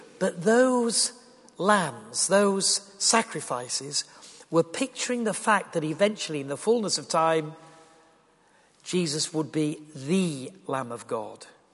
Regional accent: Yorkshire and the Humber, United Kingdom; I am a Yorkshireman, and I'm married, and I work as a Christian speaker

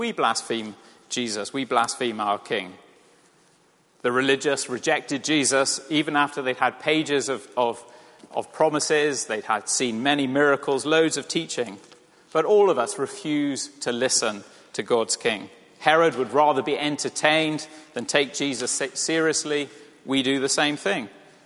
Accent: Wales, United Kingdom; You know, I'm Welsh, you know, I would have been friendly.

